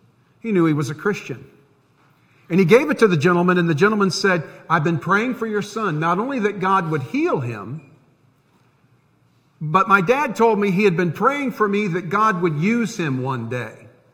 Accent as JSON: {"language": "English", "town": "Tampa", "region": "Florida", "country": "United States", "tie": "born or raised there", "said": "he was stationed at MacDill Air Force Base in Tampa, which is why I grew up in Tampa."}